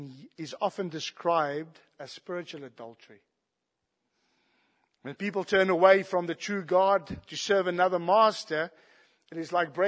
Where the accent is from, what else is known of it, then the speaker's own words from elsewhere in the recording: South Africa; I'm South African.